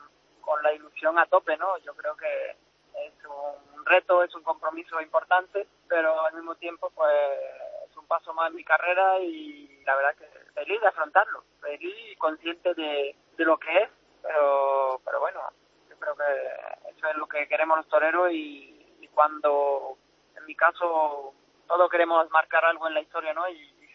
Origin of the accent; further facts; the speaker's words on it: France; Spanish is a second language; porque pues como francés, ¿qué voy a querer yo, no?